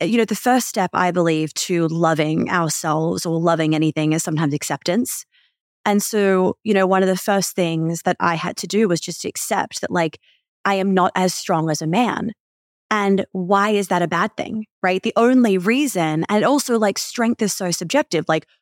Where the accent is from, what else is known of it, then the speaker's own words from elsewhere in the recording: Australia; also born or lived in New York City, United States; I am Australian, but I also grew up in New York City